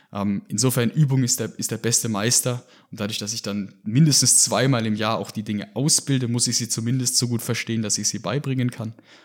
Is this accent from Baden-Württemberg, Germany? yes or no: yes; Heidelberg, Baden-Württemberg, Germany; moved away; also born or lived in Austria; Ich bin ursprünglich in Deutschland hier in Heidelberg aufgewachsen, habe aber dann in dem Alter, wo man vielleicht in die THW-Jugend gehen würde, nach Österreich ziehen müssen mit meinen Eltern. Und erst dann, als ich zum Studium zurückgekommen bin nach Deutschland